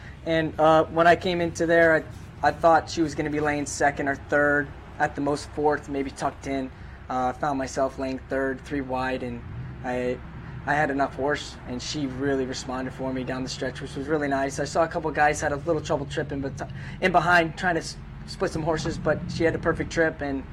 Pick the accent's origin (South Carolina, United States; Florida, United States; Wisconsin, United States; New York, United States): New York, United States; Saratoga; I grew up in Saratoga High School, graduated 2011